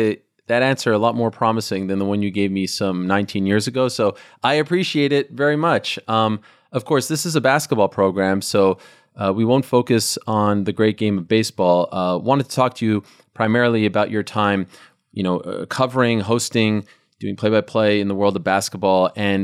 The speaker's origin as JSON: {"language": "English", "town": "Montreal", "region": "Quebec", "country": "Canada", "said": "I'm from Montreal"}